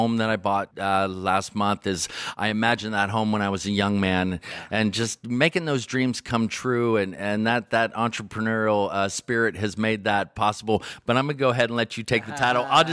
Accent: California, United States; now in Loomis, United States; You know, I've born and raised in the Bay Area, and I've lived in Silicon Valley for the last 25 years of my life.

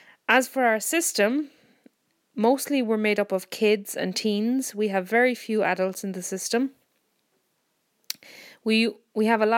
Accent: Ireland; Yes, we're everywhere. We're from Ireland.

